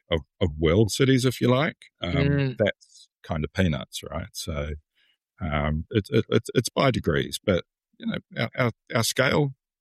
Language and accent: English; Manawatū-Whanganui, New Zealand; also born or lived in Wellington; I grew up in Manawatu, which is a rural region, a couple of hours north of Wellington. So I went to architecture school in Wellington, then kind of stuck around after that for a few years. I got registered in Wellington.